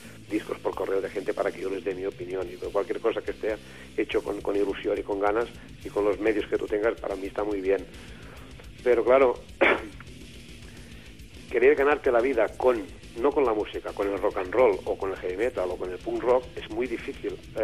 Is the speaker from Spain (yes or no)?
yes; Catalonia, Spain; Es así, somos catalanes, ¿qué queréis que os diga?